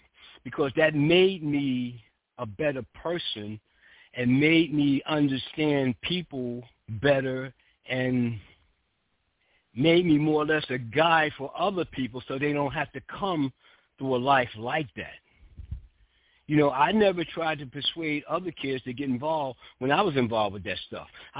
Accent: New Jersey, United States; I'm from Lindenwall, New Jersey, and I frequent New York all the time.

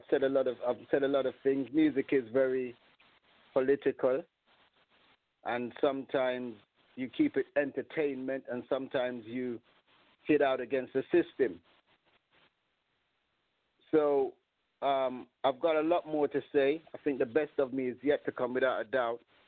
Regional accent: London, United Kingdom; also born or lived in Jamaica; I come from Northwest Tenhausen in England, London. Go and check out the stats for yourself. I lived in Jamaica for at least 23 years. That's how I got to know all these artists. My parents came from Nigeria, so I'm an African child.

